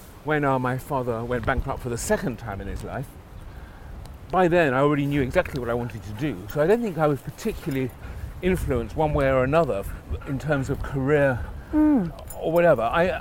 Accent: Stanmore, London, United Kingdom; Yes, I was brought up in North London, in Stanmore.

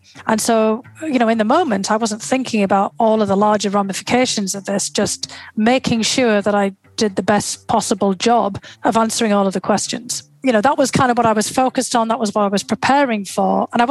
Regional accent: North East England, United Kingdom; moved away; I was struck immediately by how similar it was to the northeast of England and to my hometown.

